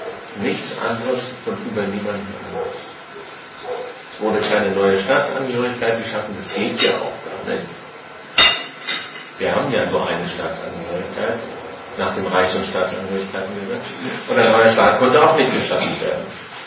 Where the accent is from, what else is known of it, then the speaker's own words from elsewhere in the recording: Berlin, Germany; Ich selbst bin gebürtiger Westberliner, aber mit einem Bein in der DDR aufgewachsen, weil die ganze Familie hier ringsum, im südlichen Stadtrand, Dahme, Mark, Altmark, ansässig ist.